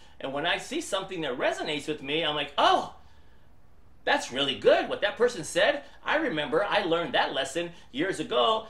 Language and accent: English; Detroit, Michigan, United States; well, I'm from Detroit, right? I'm in Michigan.